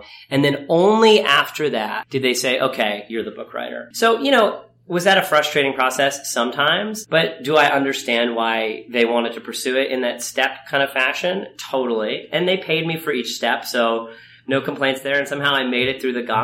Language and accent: English; Ithaca, New York, United States; I grew up in Ithaca, New York. There's a great theater there called the Hangar Theater.